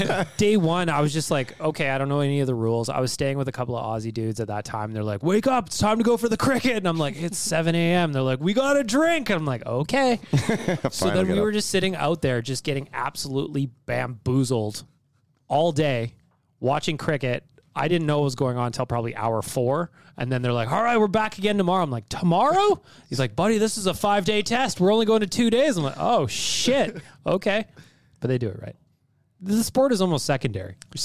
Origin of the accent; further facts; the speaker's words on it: Canada; because I was there with a buddy, we're obviously Canadian, we're behind, like, they're like, what are the Canadians doing here?